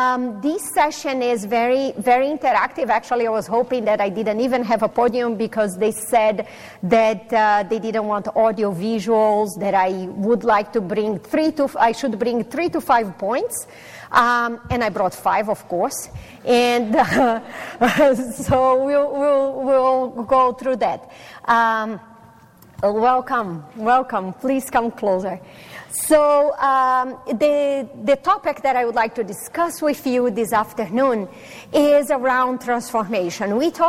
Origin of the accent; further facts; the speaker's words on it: Brazil; first language Portuguese; English is a second language; I am originally from Brazil. My mother tongue is Portuguese.